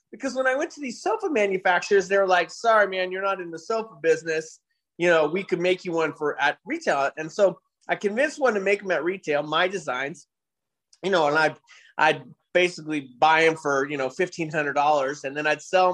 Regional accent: San Francisco, California, United States; You know, I grew up in San Francisco in high school.

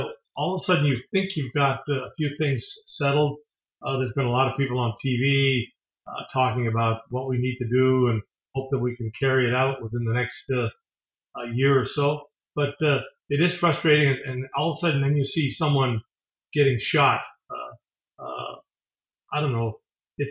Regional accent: Chatham, Ontario, Canada; Small community, Chatham, Ontario, about 24,000 people, blue-collar farm area. I grew up with Dutch, German, Italian, Jewish, Japanese, and myself, my family. There were like, I think, 30 to 40 black families

